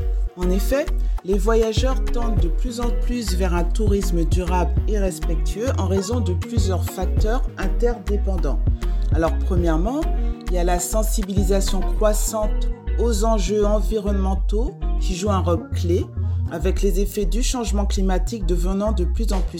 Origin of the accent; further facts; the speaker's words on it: Guadeloupe, France; je suis originaire de la Guadeloupe, une île magnifique aux multiples facettes.